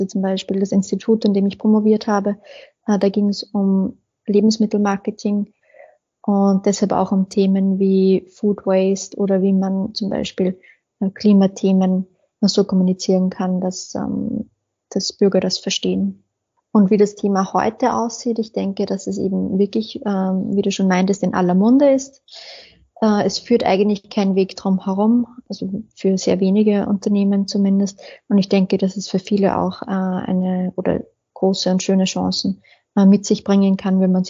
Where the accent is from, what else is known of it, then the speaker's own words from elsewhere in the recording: Austria; also born or lived in Denmark; Ich komme aus Österreich, das hören manche vielleicht schon. Bin 35 Jahre alt und dieses Jahr wieder nach Österreich gezogen. Tatsächlich war ich 13 Jahre im Ausland.